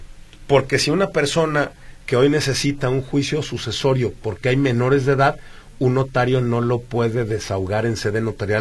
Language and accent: Spanish; Guadalajara, Jalisco, Mexico; yo que soy de Guadalajara, no puedo actuar en Tlajomulco